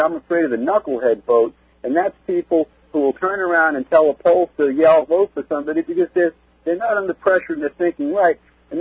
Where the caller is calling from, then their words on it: North Amityville, New York, United States; I'm calling from North Amityville, New York.